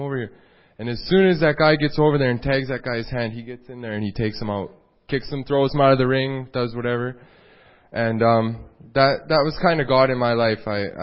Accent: Saskatchewan, Canada; So, I came from Saskatchewan, moved to Calgary, and I've been to BC a couple times

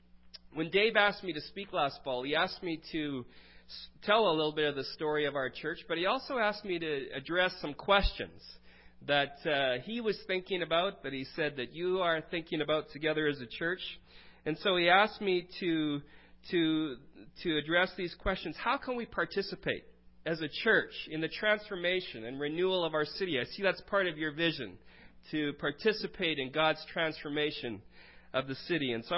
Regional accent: Wetaskiwin, Alberta, Canada; I grew up in Wetaskiwin, Alberta. It's a little town south of Edmonton in Alberta.

